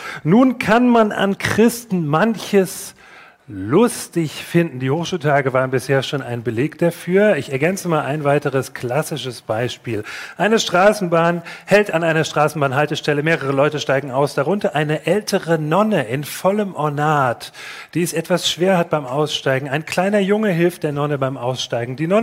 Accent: Rhineland, Germany; Ich komme aus dem Rheinland, aus einer sehr katholischen Gegend.

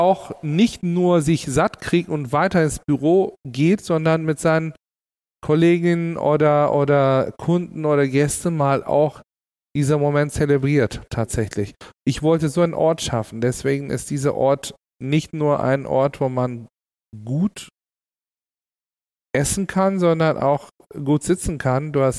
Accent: Istanbul, Turkey; Und in Istanbul, wo ich aufgewachsen bin, es gibt so Arbeiterrestaurants.

